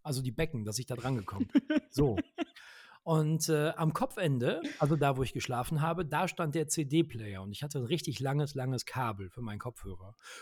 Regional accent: Witten, North Rhine-Westphalia, Germany; habe eine Musikschule in Witten, wo ich herkomme, wo ich wohne.

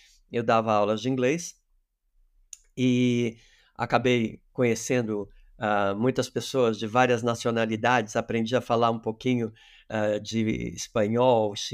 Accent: Brazil; Eu vim do Brasil para cá para estudar teatro musical.

